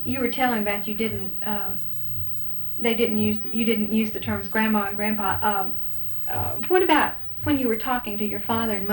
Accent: Georgia, United States; I grew up in North Georgia. Apparently mountain laurel is very common there, and I was very familiar with it.

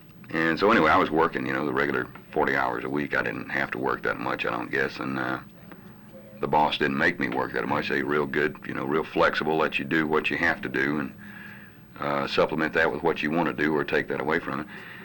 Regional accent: Vardaman, Mississippi, United States; Chickasaw County native. I mean, like I said, I was born in the Vardaman Hospital

